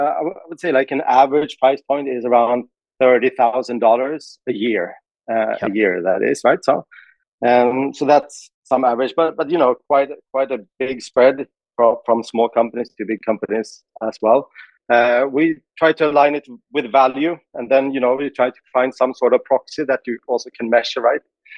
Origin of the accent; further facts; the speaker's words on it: Stockholm, Stockholm County, Sweden; English is a second language; Stockholm.